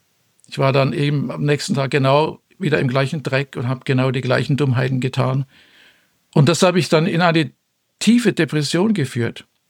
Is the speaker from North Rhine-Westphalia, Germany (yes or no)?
no; Nuremberg, Bavaria, Germany; Aber ich bin also in Nürnberg aufgewachsen. Und unsere Familie, typische Mittelklasse.